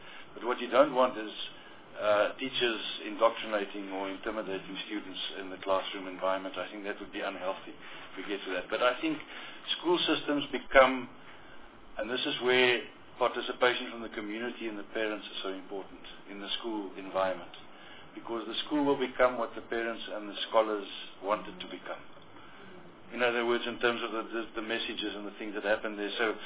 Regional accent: South Africa; we force people to come back, because we're supporting them as South African taxpayers at the end of the day.

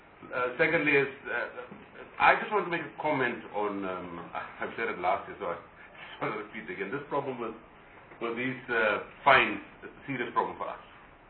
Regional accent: South Africa; first language Afrikaans; English is a second language; The other comment I want to make is, in Afrikaans, which is my mother tongue, we say

